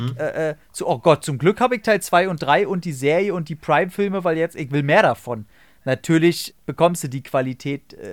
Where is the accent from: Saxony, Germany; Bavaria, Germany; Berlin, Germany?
Berlin, Germany; ich komme zwar aus Marzahn, das ist ja Detroit.